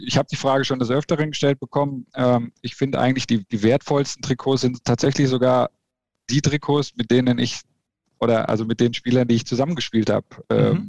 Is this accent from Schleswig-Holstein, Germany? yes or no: no; Bamberg, Bavaria, Germany; also born or lived in Lichtenfels; Ja, ich bin in Bamberg aufgewachsen von Anfang an. Das Krankenhaus wurde damals nur umgebaut und deswegen bin ich dann in Lichtenfels oder nach Lichtenfels ausgewichen und da wurde ich dann geboren.